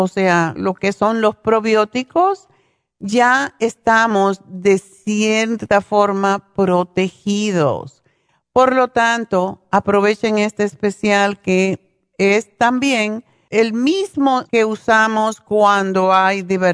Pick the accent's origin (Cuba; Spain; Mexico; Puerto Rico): Cuba; sobre todo porque somos cubanas